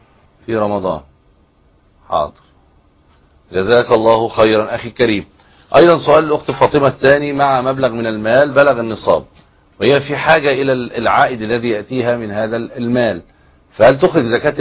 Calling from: Morocco; من المغرب.

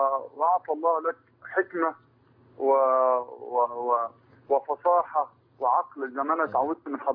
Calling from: Barnabal al-Jadida, Dakahlia, Egypt; أنا من برنبال الجديدة، مركز ميت النصر، محافظة الدقهلية.

